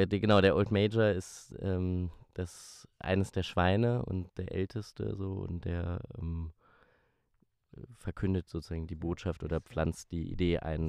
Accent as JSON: {"language": "German", "town": "Düsseldorf", "region": "North Rhine-Westphalia", "country": "Germany", "tie": "born there", "said": "habe ich in Hamburg Schauspiel studiert, an der HFMT, und gebürtig komme ich aus Düsseldorf."}